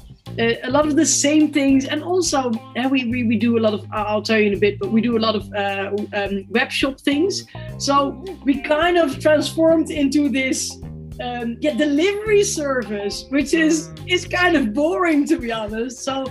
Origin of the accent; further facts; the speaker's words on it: Amsterdam, North Holland, Netherlands; I'm a bartender from the Netherlands, based in Amsterdam. I own 2 cocktail bars, Dutch Courage and Flying Dutchman Cocktails, both in the city center of Amsterdam.